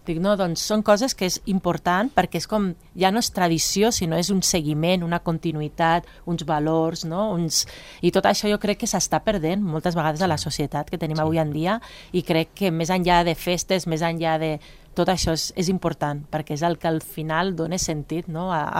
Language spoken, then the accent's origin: Catalan; Escaldes-Engordany, Andorra; Bueno, jo sóc d'Escaldes